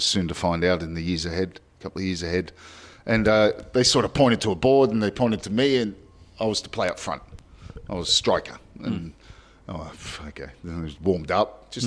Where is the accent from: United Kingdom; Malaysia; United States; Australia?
Australia; I'm Australian with red hair.